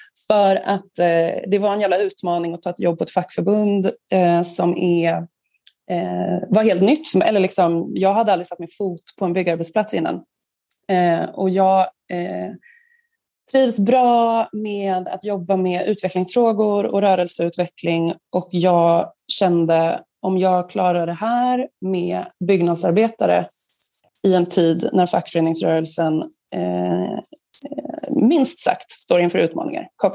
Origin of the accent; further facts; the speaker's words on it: Örebro, Örebro County, Sweden; now in Stockholm, Sweden; Jag är en örebroare i exil i Stockholm sedan typ 12 år.